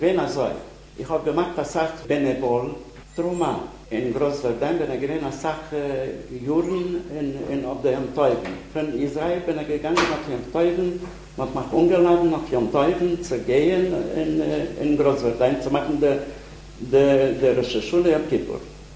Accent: Cluj-Napoca, Cluj County, Romania; born there; German is a second language; Ich bin geboren in Klosenburg.

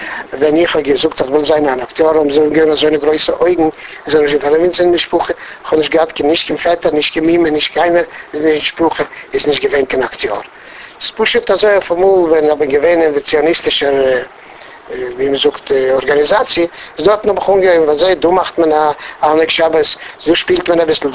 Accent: Ștefănești, Botoșani County, Romania; born there; first language Yiddish; German is a second language; In Stefanest. Stefanest ist ein kleines Städtel in der Grenze mit Russland. Und da ist ein größer Zadig, das ist Stefanester Rebbe. Und ich bis 7 Jahre habe ich nicht geredet, keine andere Sprache, nur Jiddisch.

